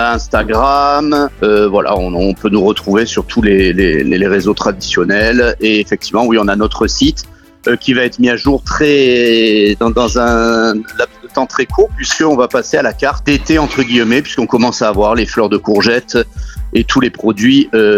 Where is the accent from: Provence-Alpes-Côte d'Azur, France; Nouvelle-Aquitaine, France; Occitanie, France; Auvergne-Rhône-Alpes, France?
Provence-Alpes-Côte d'Azur, France; Nice; Et ce que nous, à notre niveau, on prolonge aujourd'hui en tant que niçois.